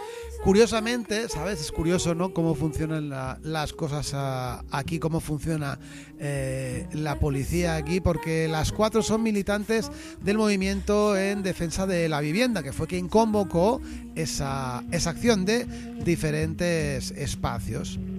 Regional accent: Spain; Así somos los españoles.

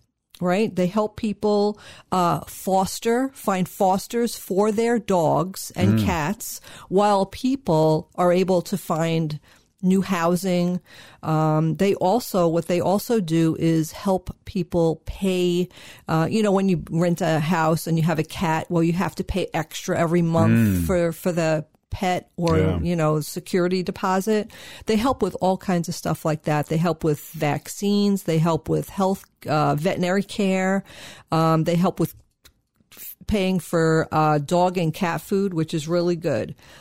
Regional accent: New York, United States; accent: New York; my New York accent

